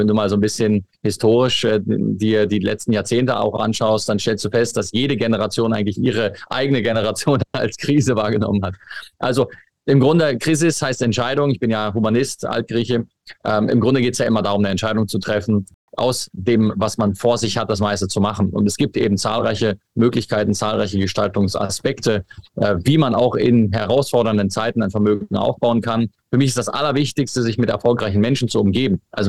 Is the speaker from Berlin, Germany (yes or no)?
yes; Berlin, Germany; moved away as an adult; also born or lived in Dubai; now in Switzerland; Ich bin gebürtiger Berliner, bin seit 10 Jahren in der Schweiz daheim, seit 4 Jahren im Zweitwohnsitz in Dubai.